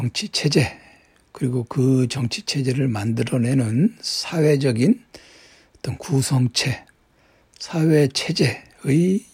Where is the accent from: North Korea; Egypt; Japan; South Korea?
South Korea; Jeolla; 저 전라도 사람이라고 해서 김대중 전 대통령 김대중 지지자 아니었어요.